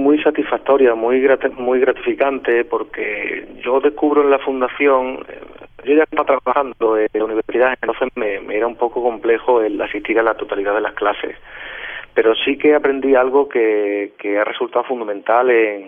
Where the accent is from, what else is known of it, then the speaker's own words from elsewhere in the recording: Extremadura, Spain; En Extremadura, en este caso, en mi tierra